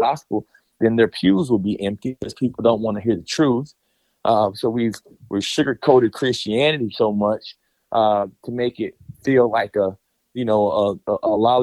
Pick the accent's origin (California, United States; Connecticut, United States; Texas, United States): Texas, United States; Grapevine; I was born and raised in Grapevine, Texas, and proudly. I'm a proud Texan to my core.